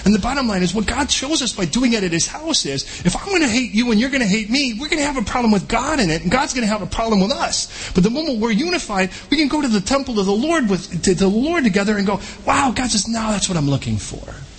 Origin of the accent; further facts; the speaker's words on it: United States; pardon me for this, I'm an American.